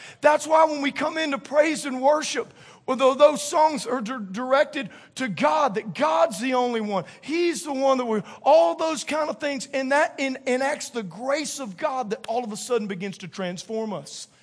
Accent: Louisiana, United States; That's if I pastored in Boston. Psalm 130. But I'm a Cajun.

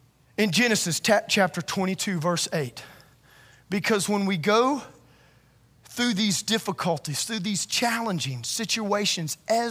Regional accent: Louisiana, United States; I'm from Louisiana, I'm sorry.

